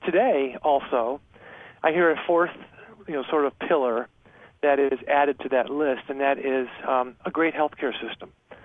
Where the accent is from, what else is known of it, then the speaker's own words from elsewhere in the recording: Naperville, Illinois, United States; also born or lived in New Jersey; I did. I wasn't actually born in Naperville, but I was 6 months old when my parents moved here from New Jersey.